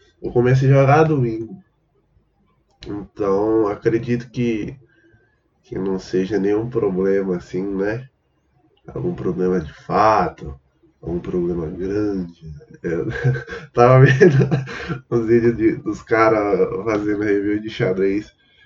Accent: Bahia, Brazil; porque eu sou baiano, tá ligado?

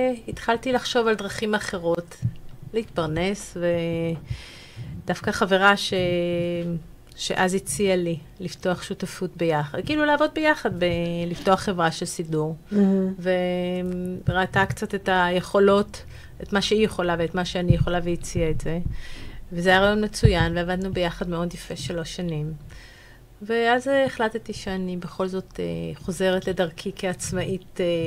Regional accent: Krayot, Haifa District, Israel; also born or lived in United States; אני גדלתי בקריות וגרתי, אבל אחרי הצבא ישר פרסתי כנפיים ועברתי, טיילתי בעיקר.

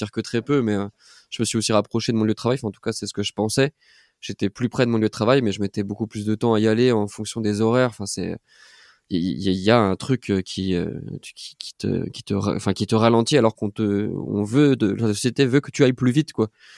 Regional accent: Dijon, Bourgogne-Franche-Comté, France; on est originaire de Dijon. J'étais à Dijon même. Et oui, en fait, déjà, ça m'a fait vraiment bizarre. À partir du moment où je suis passé de la campagne pour aller habiter à Dijon.

